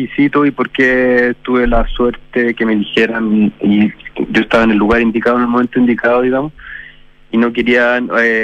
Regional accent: Iquique, Tarapacá, Chile; Sí, yo soy de Iquique. Sí, partí estudiando arquitectura en Iquique

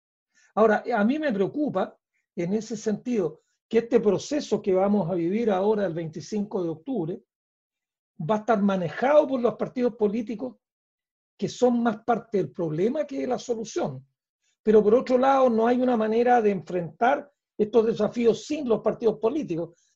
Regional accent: Parral, Maule, Chile; yo cuando niño vivía en Parral, y mi padre, que era español, andaluz

